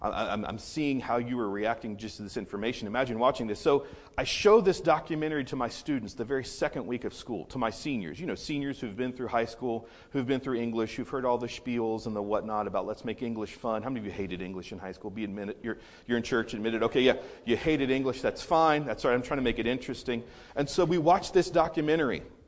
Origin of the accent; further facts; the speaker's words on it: West Virginia, United States; I grew up in West Virginia. There's no mountains in Ohio.